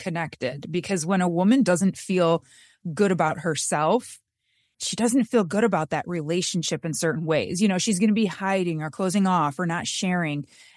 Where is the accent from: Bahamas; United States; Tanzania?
United States; Michigan; because I'm from Michigan and we have basements in Michigan.